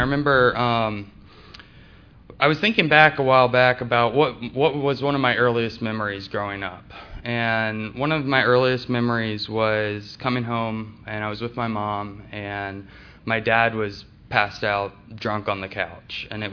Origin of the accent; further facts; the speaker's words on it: Marietta, Georgia, United States; also born or lived in Atlanta; So I was born here in Atlanta, in Piedmont Hospital. I grew up in Marietta.